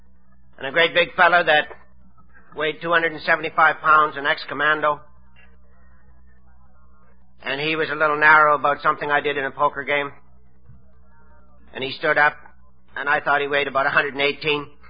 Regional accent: Prince Albert, Saskatchewan, Canada; I'm from Prince Albert, Saskatchewan

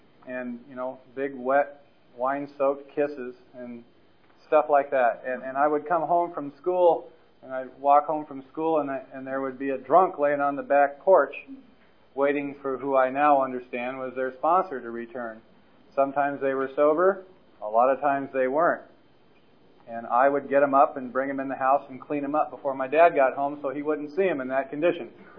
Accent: Los Angeles, California, United States; I was born and raised in Los Angeles around Inglewood in Westchester. And I graduated from high school in 1965.

